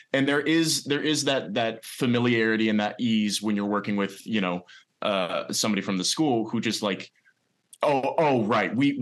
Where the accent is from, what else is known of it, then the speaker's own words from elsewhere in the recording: West Linn, Oregon, United States; I am from just outside of Portland, Oregon. I grew up in a town called West Lynn, Oregon, which is almost a lie because I really grew up on the side of a mountain called Pete's Mountain, right on the Willamette River